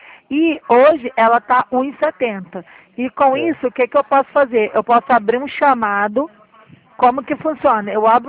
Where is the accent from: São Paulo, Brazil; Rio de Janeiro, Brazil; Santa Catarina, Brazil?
Rio de Janeiro, Brazil; Maricá; eu sou de Maricá, você é meu vizinho.